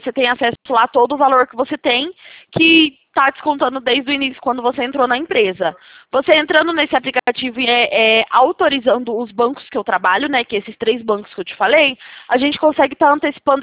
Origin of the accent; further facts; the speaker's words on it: Limeira, São Paulo, Brazil; Eu sou de Limeira, São Paulo.